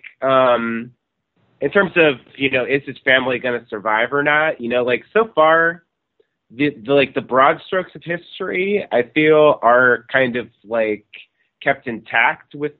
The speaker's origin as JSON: {"language": "English", "region": "East Coast", "country": "United States", "tie": "born or raised there", "said": "I should know because I grew up on the East Coast."}